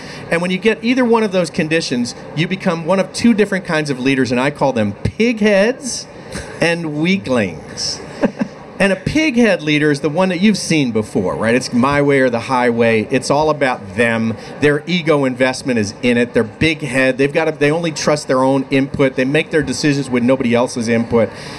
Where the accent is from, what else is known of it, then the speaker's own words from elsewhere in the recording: Ireland; Well, I'm Irish